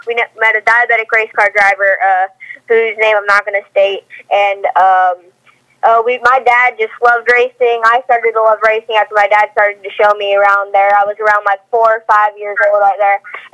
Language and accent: English; Sarasota, Florida, United States; Yes, I'm from Sarasota, Florida.